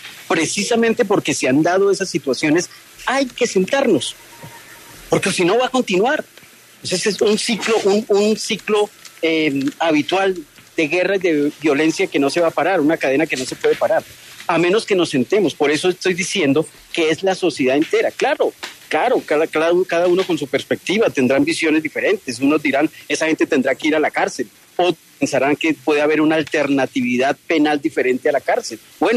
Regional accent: Colombia; mi temor ya como individuo, como colombiano

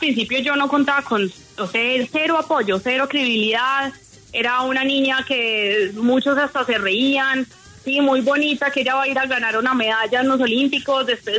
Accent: Colombia; Muchas veces como buenos colombianos como soy yo también

